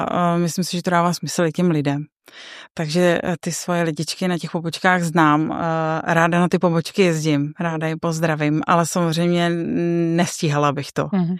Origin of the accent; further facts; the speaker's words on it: Jihlava, Vysočina Region, Czechia; Já jsem původně Jihlavačka, jsem se narodila v Jihlavě a vlastně jako úplně to malé dětství, tak jsem se zažila v Jihlavě. A pak jsme se přestěhovali právě tady na tu vesnici.